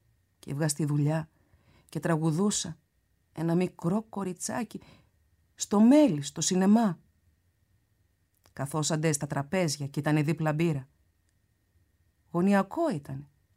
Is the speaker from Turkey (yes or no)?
yes; Izmir, İzmir, Turkey; Και είμαι Σμυρνιά. Και η μάνα μου. Και εγώ και όλο μου το σόι είμαστε Σμυρνοί.